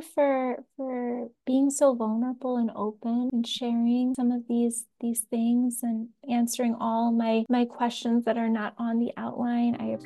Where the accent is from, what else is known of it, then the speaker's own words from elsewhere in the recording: United States; I think oftentimes just as a Pakistani American who has a father who is very much so a perfectionist